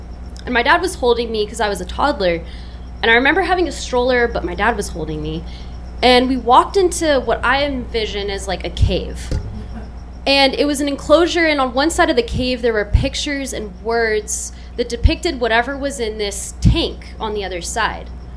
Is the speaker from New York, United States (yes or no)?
no; Oceanside, California, United States; my parents' first house that I grew up in Oceanside.